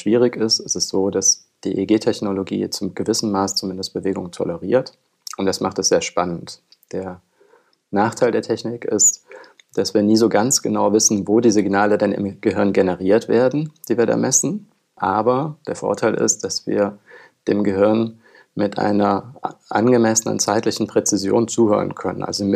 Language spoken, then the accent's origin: German; Oldenburg, Lower Saxony, Germany; Als Oldenburger sagen wir ja nur einmal moin.